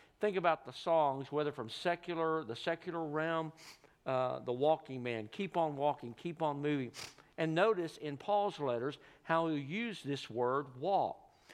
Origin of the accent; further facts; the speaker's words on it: Texas, United States; When I was growing up in East Texas, I lived out in the country, but one of my best friends lived not far from the elementary school we went to.